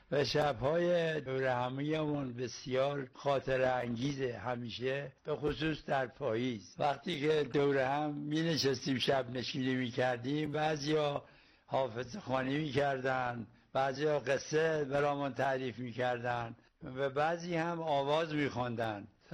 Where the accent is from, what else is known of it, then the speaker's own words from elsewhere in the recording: Sangestan, Hamadan, Iran; من اهل همدان هستم، روستای سنگستان.